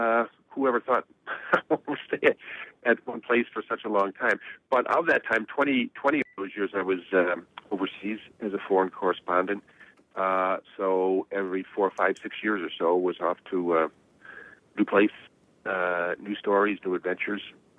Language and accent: English; United States; particularly from my perspective as an American, the impact of American foreign policy